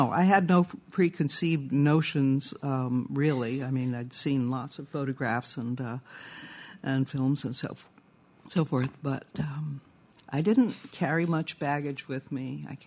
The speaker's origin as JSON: {"language": "English", "region": "New England", "country": "United States", "tie": "born there", "said": "I was born in New England from a New England family that had been there since 1635, and my father's people from Quebec, who had been in Quebec since 1637. And so I was very much rooted in the Northeast"}